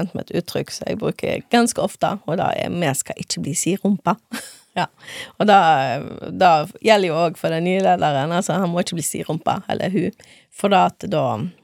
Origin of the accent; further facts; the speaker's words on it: Stord, Vestland, Norway; Jeg er jo fra Stord, født og oppvokst her. Var jo mange år vekke, og så kom jeg hjem igjen